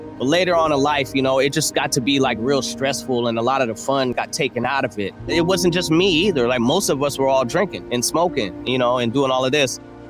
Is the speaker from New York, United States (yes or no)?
no; Oakland, California, United States; And that's what it's like growing up in Oakland. You are in the streets if you're out here.